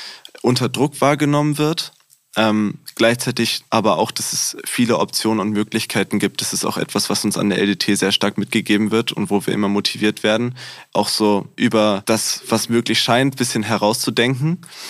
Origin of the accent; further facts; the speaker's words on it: Hamburg, Germany; Ich hätte Lust, irgendwann wieder nach Hamburg zu gehen, wo ich herkomme, also aus der Region.